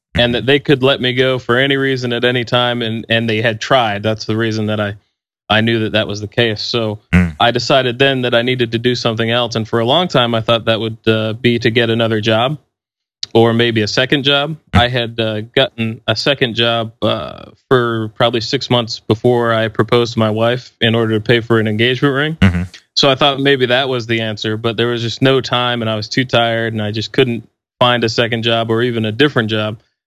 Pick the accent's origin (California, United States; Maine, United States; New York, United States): Maine, United States; Well, so growing up in Maine was different. So I was homeschooled most of my life.